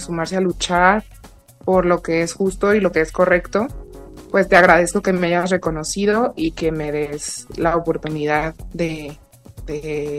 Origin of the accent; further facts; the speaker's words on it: Guadalajara, Jalisco, Mexico; also born or lived in France; mexicana, tapatía, como dices, nací en Guadalajara, tengo 32 años, soy ama de casa, soy mamá de dos niños, de dos pequeñitos de 2 y 4 años, estoy casada, soy musulmana conversa